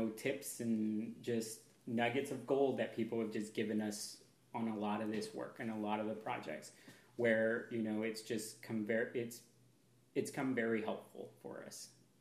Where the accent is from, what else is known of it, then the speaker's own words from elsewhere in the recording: Pacific Northwest, United States; I'm from the Pacific Northwest. I love being outside in the rain.